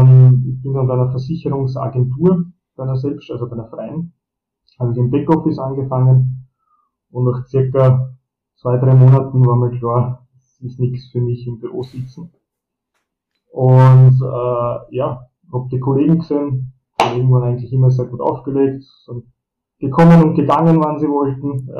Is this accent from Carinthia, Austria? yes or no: no; Burgenland, Austria; moved away as an adult; now in Northern Cyprus; als Flüchtlingskind, deswegen auch der Name etwas exotischer geschrieben. Bin ich im Seewinkel in Polinat aufgewachsen